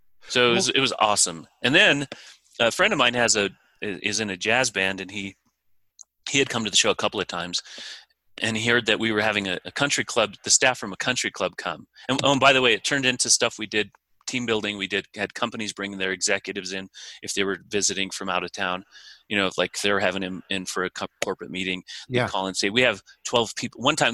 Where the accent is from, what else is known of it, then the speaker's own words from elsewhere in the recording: Pueblo, Colorado, United States; I grew up in construction with my father, who has built a ton of the houses in my hometown of Pueblo, Colorado.